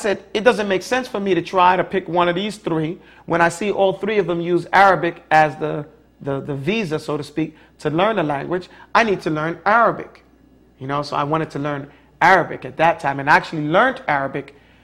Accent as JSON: {"language": "English", "region": "New York", "country": "United States", "said": "You know, I'm from New York. Yeah. Everybody in New York speaks a different language except us."}